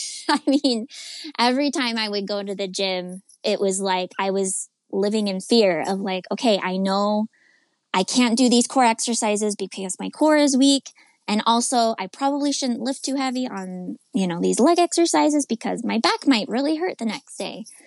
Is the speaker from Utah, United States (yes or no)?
yes; Utah, United States; I'm from Utah. I've been born and raised in Utah, and that's where we are currently still living.